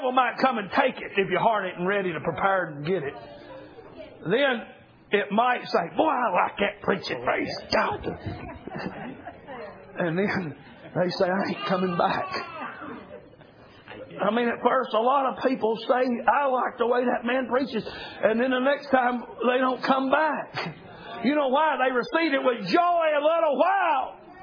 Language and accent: English; United States; I'm glad I'm an American.